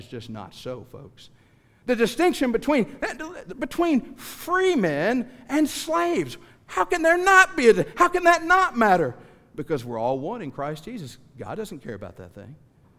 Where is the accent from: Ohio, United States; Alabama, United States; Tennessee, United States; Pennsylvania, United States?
Tennessee, United States; and you got to remember, I'm from East Tennessee, provincial viewpoint, my world's very small